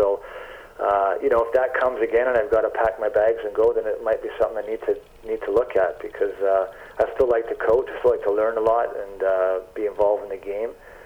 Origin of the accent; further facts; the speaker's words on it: Vancouver, British Columbia, Canada; I grew up in Vancouver, and I couldn't get a playing job here.